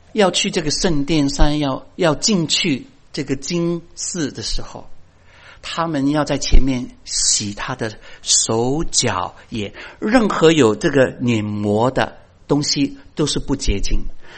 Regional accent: China; 我们中国人说三尺头上有神明，对吗？

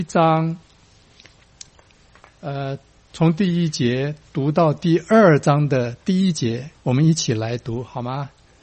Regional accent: China; 那么对于我们中国人来说，我们读这一句的时候，我们常常会有一点困惑，至少我个人以前有这个困惑

